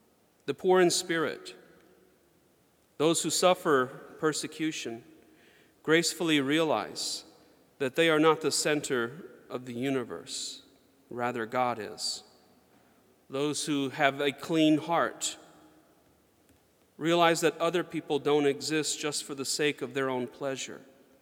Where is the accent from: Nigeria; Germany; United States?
Germany; especially growing up in Germany, where they have some of the best ice cream in the world